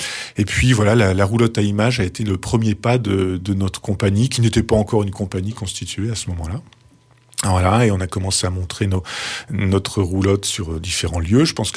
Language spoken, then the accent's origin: French; Hauts-de-France, France; moi, je viens du Nord. Mon grand-père était mineur dans les mines de charbon à Lens.